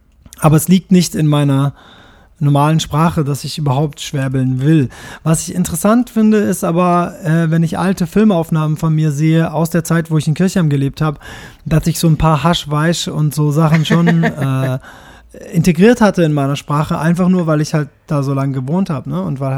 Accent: Japan; first language German; meine Mutter ist aus Braunschweig. Also, das heißt, meine Muttersprache ist dann dementsprechend, wenn man das an der Mutter festmacht, Hochdeutsch. Und ich bin ja auch in Japan aufgewachsen. Das heißt, Schwäbisch ist etwas, was ehrlich gesagt erst so mit 11 an mich herangetragen wurde.

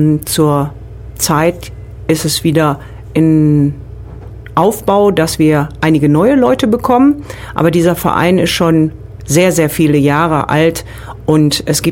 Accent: North Rhine-Westphalia, Germany; Wie man das vielleicht etwas hört in meiner Aussprache, ich komme aus dem Rheinland, bin also nicht hier aus Baden-Württemberg. Ich bin hier runtergezogen

